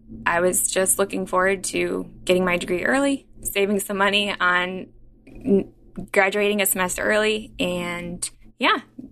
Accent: Maryland, United States; So I grew up in Maryland, and my family just naturally is just super active.

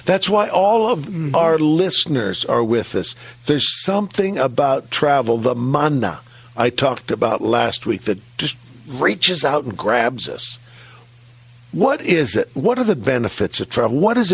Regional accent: San Francisco, California, United States; As a kid growing up in San Francisco, I'd go down and watch the ships push out, sailing under the Golden Gate Bridge

